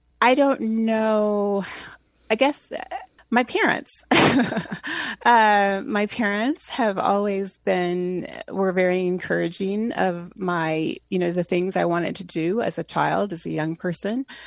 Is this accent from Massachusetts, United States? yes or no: no; Boulder, Colorado, United States; when I was growing up in Boulder, I'm just very fortunate that the school system and the community has great resources and art resources and musical resources.